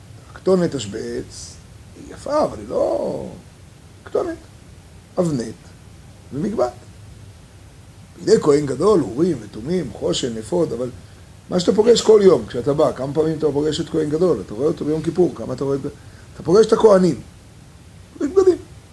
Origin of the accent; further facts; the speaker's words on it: Jerusalem, Jerusalem District, Israel; אני הרי תינוק שנשבע, אני גדלתי ברחביה